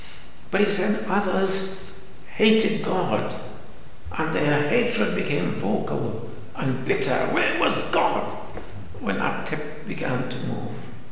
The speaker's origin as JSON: {"language": "English", "town": "Pontypridd", "region": "Wales", "country": "United Kingdom", "tie": "born or raised there", "said": "I was brought up in Pontypridd, they've got massive slag heaps there. And as you know, we get plenty of rain in Wales."}